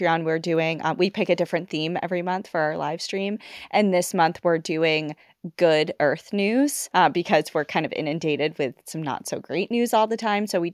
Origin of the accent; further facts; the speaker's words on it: New England, United States; especially just growing up in New England and between, you know, Maine and Woods Hole